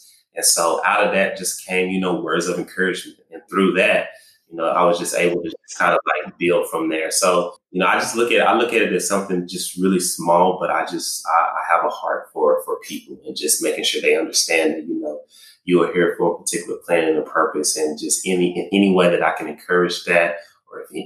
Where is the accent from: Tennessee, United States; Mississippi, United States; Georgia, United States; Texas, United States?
Texas, United States; moved away; So I'm from Texas, and when I moved here, I never experienced an NFL football game, right?